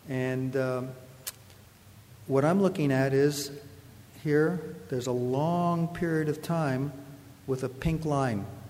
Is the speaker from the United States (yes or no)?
no; Canada; accent: Canadian; there's my Canadian accent